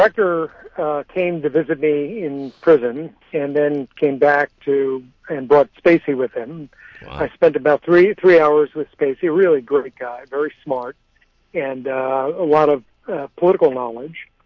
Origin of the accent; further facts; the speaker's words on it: Beverly Hills, California, United States; I grew up in Beverly Hills, California, and try to make movies